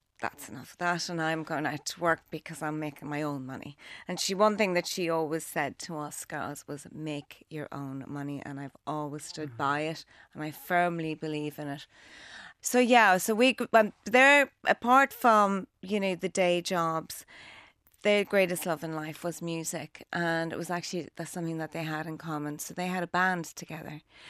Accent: Dundalk, Leinster, Ireland; Yeah, we grew up in Dundalk. Mum and dad are both from Dundalk. Their family heritage would be Tyrone and Donegal.

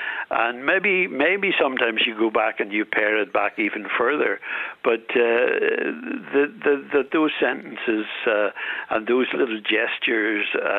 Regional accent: Northern Ireland, United Kingdom; accent: Northern Irish; Yes, my accent is impervious to anything else.

